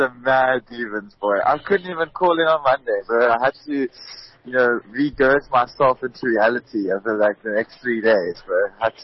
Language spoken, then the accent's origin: English; South Africa; I was like, yo, I'm from South Africa, man.